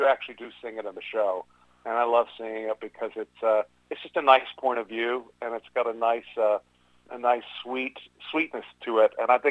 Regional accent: Texas, United States; I grew up in Texas, and we certainly did not have snow or much of a cold winter.

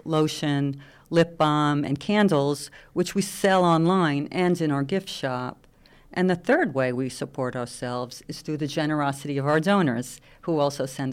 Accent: Staten Island, New York, United States; also born or lived in Brooklyn; Well, I was born in Brooklyn and grew up in Staten Island, New York, along with my five siblings. And my parents were blue-collar workers, probably most families in my neighborhood were at that time.

